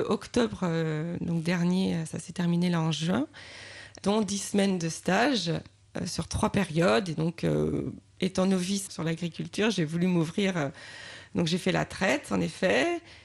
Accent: Saint-Malo, Brittany, France; now in Forcé, France; Je suis originaire de Saint-Malo.

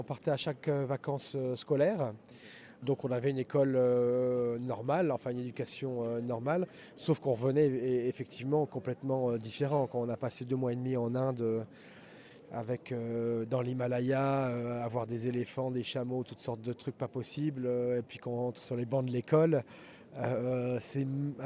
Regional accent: Brittany, France; je suis breton à l'origine.

